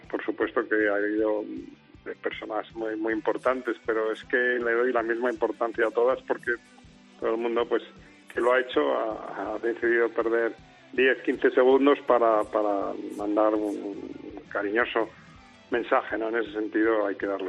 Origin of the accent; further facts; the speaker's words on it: Spain; siendo español